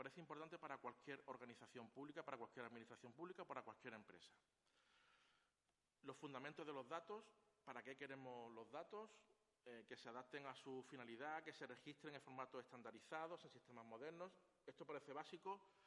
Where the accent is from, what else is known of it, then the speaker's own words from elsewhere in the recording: Málaga, Andalusia, Spain; Yo soy de Málaga, vivo cerca de Gibraltar, me ha soplado que hay también algún otro andaluz por aquí